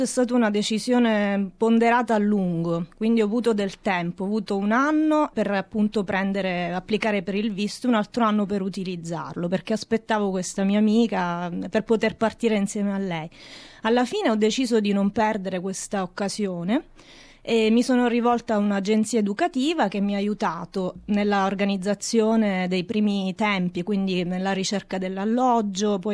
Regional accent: Palermo, Sicily, Italy; moved away as an adult; now in Australia; Allora, io sono di Palermo, ho 33 anni

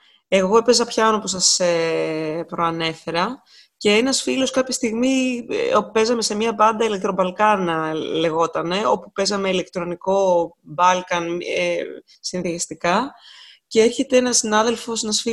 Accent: Athens, Attica, Greece; born there; Έχω γεννηθεί, αλήθεια είναι στην Αθήνα, αλλά η καταγωγή μου είναι από την Ήπειρο. Δηλαδή όλοι μου οι συγγενείς, παππούδες και τα λοιπά, έχω έτσι ιδιαίτερη σχέση με το χωριό μου.

